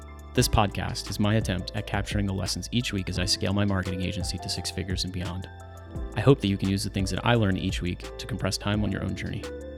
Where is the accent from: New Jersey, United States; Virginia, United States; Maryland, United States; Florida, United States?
Virginia, United States; outside of the state that I grew up in Virginia.